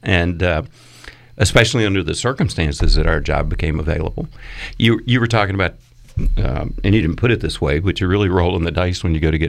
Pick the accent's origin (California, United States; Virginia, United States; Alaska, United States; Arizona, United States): Virginia, United States; Bedford; I grew up in Bedford, so I get to say that.